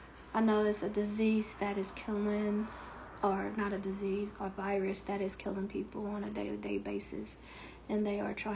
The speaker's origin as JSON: {"language": "English", "town": "Columbus", "region": "Ohio", "country": "United States", "tie": "born or raised there", "accent": "little southern accent", "said": "Born and raised in Columbus, Ohio, but I'm a city country girl."}